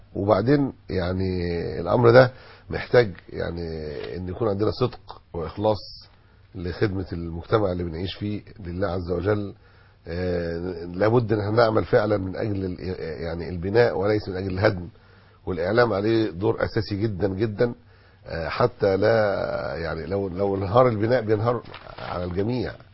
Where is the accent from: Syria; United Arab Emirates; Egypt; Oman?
Egypt; احنا مش اعداء مصر، احنا ابناء مصر